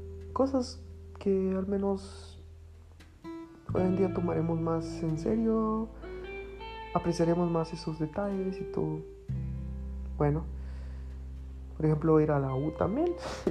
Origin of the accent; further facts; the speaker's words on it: Guatemala; Soy de Guatemala